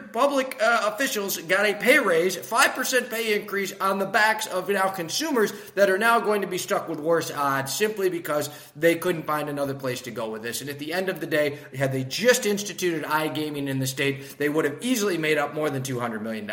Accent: Michigan, United States; I want to make one mention to my home state because it's so important.

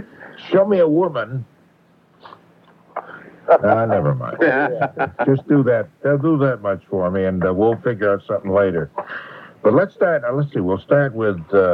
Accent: New England, United States; accent: New England; I thought I got rid of my New England accent, but it pops out every now and then.

